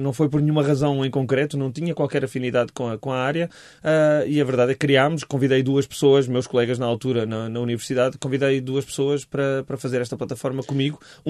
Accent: Portugal; como português, obviamente, que o vinho está presente na minha vida.

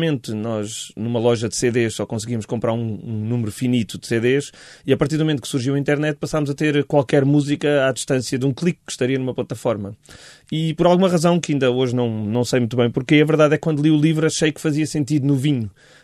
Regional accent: Portugal; como português, obviamente, que o vinho está presente na minha vida.

